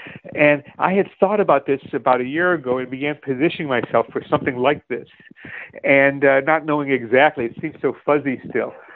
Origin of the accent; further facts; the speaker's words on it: Chicago, Illinois, United States; now in New York, United States; I live in New York. I grew up in Chicago, I learned how to drive as soon as I could, and drove sometimes for jobs.